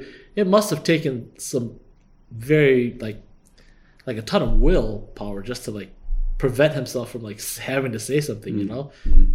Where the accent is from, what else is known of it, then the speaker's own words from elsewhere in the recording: United States; For me, because I'm an American, I just think like small town USA, maybe 5,000 to 10,000 places